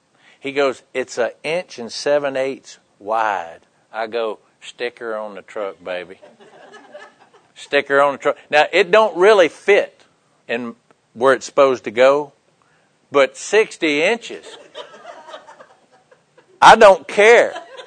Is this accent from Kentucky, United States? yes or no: yes; Kentucky, United States; I'm from Kentucky, and it's March Madness.